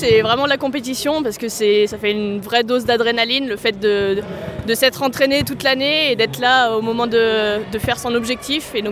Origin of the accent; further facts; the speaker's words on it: Saint-Étienne, Auvergne-Rhône-Alpes, France; j'ai 23 ans, je suis originaire de Saint-Étienne.